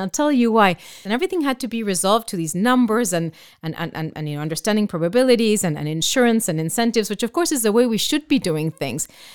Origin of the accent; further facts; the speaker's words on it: Argentina; I grew up in Argentina, where it was mostly economics that really drew everyone's attention, especially growing up in the middle of a hyperinflation